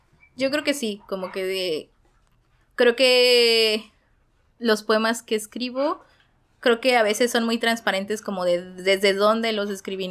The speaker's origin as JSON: {"language": "Spanish", "region": "Querétaro", "country": "Mexico", "tie": "born or raised there", "lives_now": "Tijuana, Mexico", "said": "Pues a mí, creciendo en Querétaro, que es una ciudad súper conservadora"}